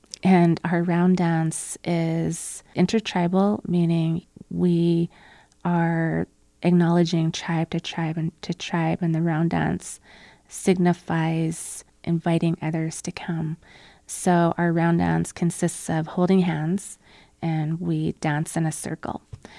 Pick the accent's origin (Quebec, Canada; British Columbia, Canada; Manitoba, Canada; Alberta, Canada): Alberta, Canada; I am from Alberta, and that's where the tar sands are.